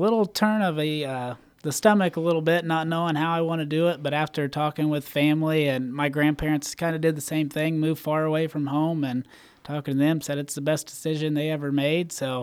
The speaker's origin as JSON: {"language": "English", "town": "New Castle", "region": "Indiana", "country": "United States", "tie": "born or raised there", "said": "It's about 30 minutes away from my hometown of Newcastle in Muncie, Indiana"}